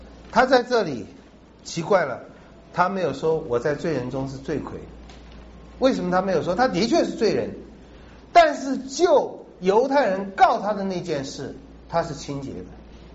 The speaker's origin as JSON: {"language": "Chinese", "country": "China", "said": "保罗有一个跟我们中国人很像的地方"}